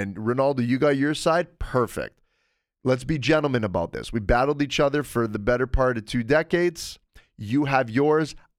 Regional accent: Canada; I also love it, being a Canadian, for the MLS.

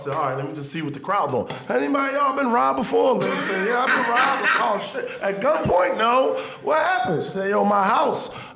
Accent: Philadelphia, Pennsylvania, United States; I'm from North Philly, too. So I'm always watching my whereabouts

